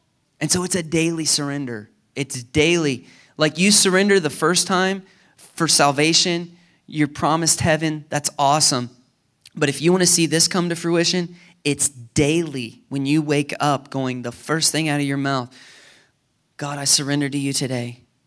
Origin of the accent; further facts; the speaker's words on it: United States; I grew up in small town America. You know, I grew up in Brown County.